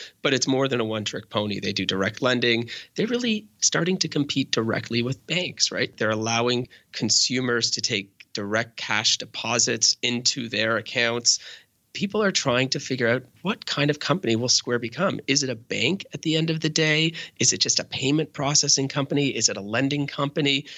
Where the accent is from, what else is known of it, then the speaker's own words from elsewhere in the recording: Canada; Well, we have a pretty good trading relationship with steel. I'm Canadian, of course, right?